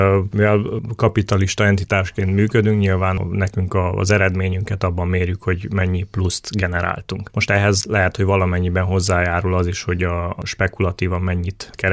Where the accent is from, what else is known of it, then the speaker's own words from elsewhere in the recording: Cluj-Napoca, Cluj County, Romania; én Kolozsváron nőttem fel, de nyaranta mindig falun voltam. Nyárát Karácsony falván voltam, ott voltak a nagyszülők